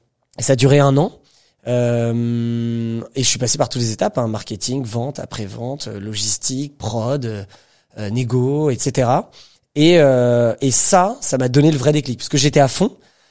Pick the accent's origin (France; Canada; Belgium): France; Paris, Île-de-France; on est français, parisien